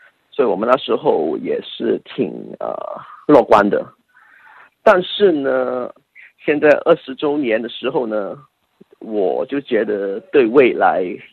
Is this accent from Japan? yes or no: no; Hong Kong; 如果我们跟世界各地还有中国内地的同胞说我来自香港的话